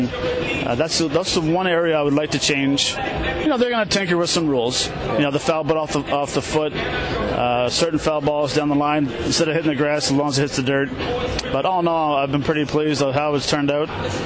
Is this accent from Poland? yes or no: no; Canada; accent: Canadian; For me, it's probably my Canadian accent, my Canadian English, to slow down my talking.